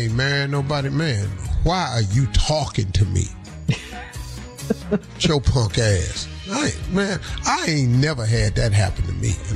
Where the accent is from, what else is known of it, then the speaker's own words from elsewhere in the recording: Cleveland, Ohio, United States; I know how to throw a damn snowball. I'm from Cleveland.